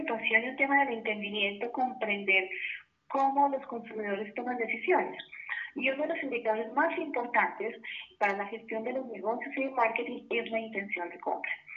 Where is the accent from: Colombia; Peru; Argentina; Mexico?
Colombia; Manizales, Caldas; born there; En Manizales, de hecho nací en Manizales, en la ciudad de Manizales.